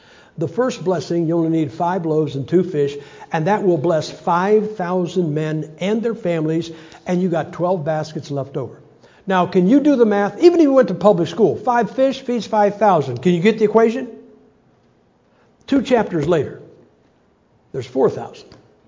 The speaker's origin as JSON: {"language": "English", "region": "Ohio", "country": "United States", "said": "I'm from Ohio, we're the Buckeyes, and our rivalry is Michigan."}